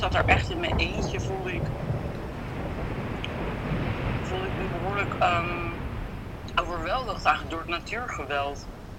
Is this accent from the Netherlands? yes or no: yes; Netherlands; Maar ik merk wel, heel grappig als Nederlander, weet je. Want je hebt het dan hier over bijvoorbeeld een regenseizoen. Ja, dan komen we uit Nederland